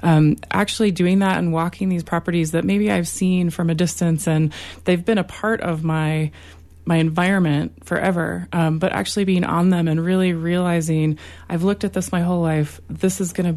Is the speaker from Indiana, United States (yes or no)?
no; McElmo Canyon, Colorado, United States; I was born in Cortez and grew up on a farm down in McCamo Canyon. My dad farmed there my whole life.